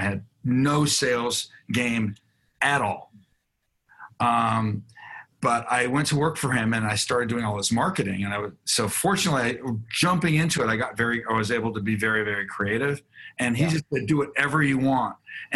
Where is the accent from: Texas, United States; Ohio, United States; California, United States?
California, United States; Encino; I am from the Valley. I'm from Encino.